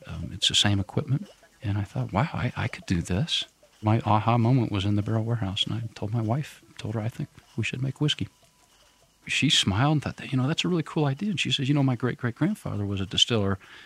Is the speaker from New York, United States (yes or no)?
no; Atlanta, Georgia, United States; accent: twang; also born or lived in Denver, United States; I was born in Denver, so I'm a mountain guy, but my dad moved around and I was raised in the South, so Atlanta's my formative town, so I have a bit of a twang.